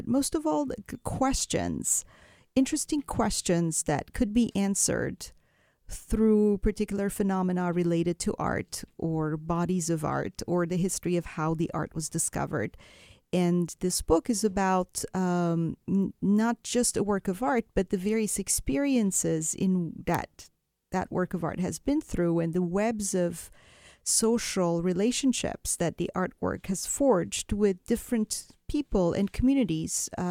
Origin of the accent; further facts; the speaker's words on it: Beirut, Beirut Governorate, Lebanon; When I was growing up in Beirut